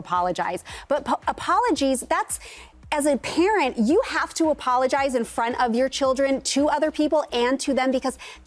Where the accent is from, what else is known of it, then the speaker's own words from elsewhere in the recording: Canada; Like I'm Canadian.